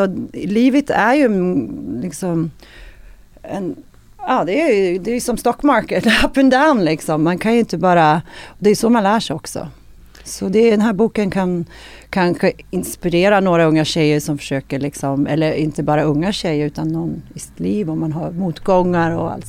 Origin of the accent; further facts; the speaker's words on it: Skellefteå, Västerbotten County, Sweden; also born or lived in Ljusdal / Umeå / Bollnäs; Jag är född upp i Skellefteå i Norrland. Sen flyttade vi runt ganska mycket med familjen. Men jag bodde i Ljusdal, jag bodde i Innetal, jag bodde i Umeå, Skellefteå, Ljusdal, Bollnäs.